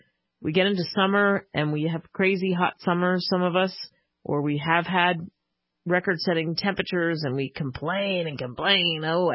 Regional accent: Pennsylvania, United States; Where I grew up outside of Philly, if you had 16 inches of snow, guaranteed a couple of days off.

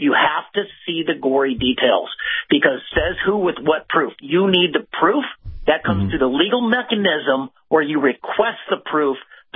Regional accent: Illinois, United States; reading scores and math scores at grade level in my home state of Illinois, where it is the Super Bowl of corruption

